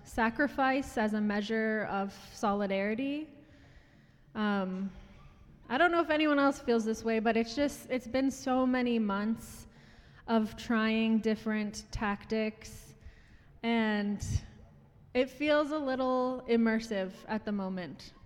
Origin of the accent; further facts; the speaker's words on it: Ontario, Canada; I'm Anishinaabe from Treaty 3 territory in northwestern Ontario, and I'm also Scottish and Irish on my mother's side.